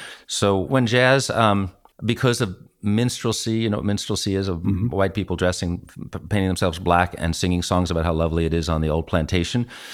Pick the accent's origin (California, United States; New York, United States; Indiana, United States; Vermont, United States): New York, United States; New York City; since I'm from New York City, I'm not a Southern guy who grew up in the bluegrass heartland.